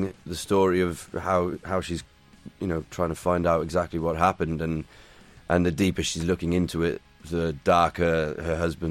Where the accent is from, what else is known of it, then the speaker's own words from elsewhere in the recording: Cardiff, Wales, United Kingdom; You know, I'm from Cardiff.